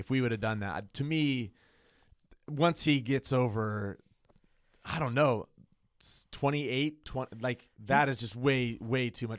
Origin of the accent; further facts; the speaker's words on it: San Diego, California, United States; You know, I think that growing up in San Diego, having that Tony Gwynn homer experience is like all I need in life.